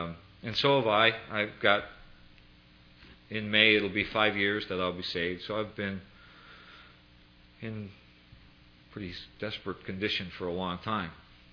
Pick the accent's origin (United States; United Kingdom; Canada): Canada; I'm a Canadian.